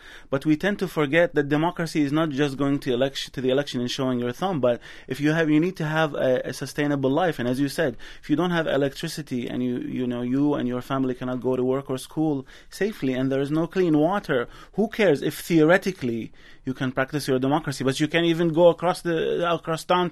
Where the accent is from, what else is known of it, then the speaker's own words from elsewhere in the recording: Iraq; I'm from Iraq.